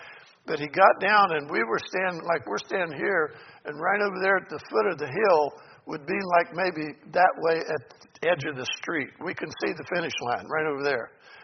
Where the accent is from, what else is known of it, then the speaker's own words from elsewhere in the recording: West Virginia, United States; I come from West Virginia, and it's a simple, down-to-earth, just tell the truth, and it's in your face.